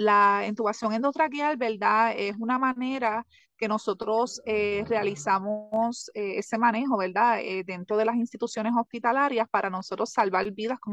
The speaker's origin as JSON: {"language": "Spanish", "town": "San Germán", "country": "Puerto Rico", "said": "Soy del pueblo de San Germán, Puerto Rico."}